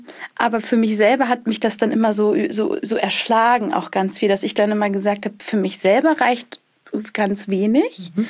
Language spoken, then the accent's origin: German; Schleswig-Holstein, Germany; Ich komme tatsächlich ursprünglich aus Schleswig-Holstein, vom Bauernhof, so richtig.